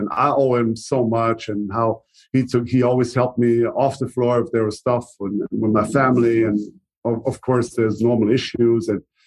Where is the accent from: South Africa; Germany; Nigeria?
Germany; now in Dallas, United States; actually Ross Perot flew in to Germany, to my hometown, to come for a press conference.